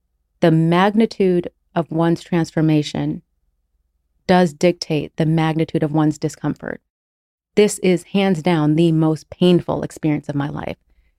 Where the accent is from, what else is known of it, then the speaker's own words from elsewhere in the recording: Monterey, California, United States; born there; I was born on January 6th, 1980, in Monterey, California.